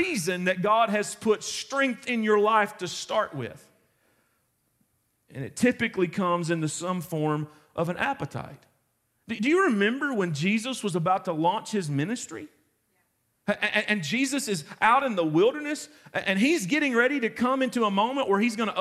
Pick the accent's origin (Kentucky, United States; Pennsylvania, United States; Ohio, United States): Kentucky, United States; Carrollsburg; because I'm a redneck. And I'm from Carrollsburg, Kentucky, and I grew up on the banks of the Cumberland River.